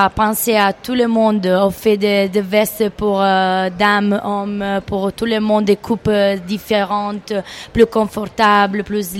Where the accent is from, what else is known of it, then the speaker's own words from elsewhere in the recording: Florence, Tuscany, Italy; French is a second language; Moi, je viens de Florence.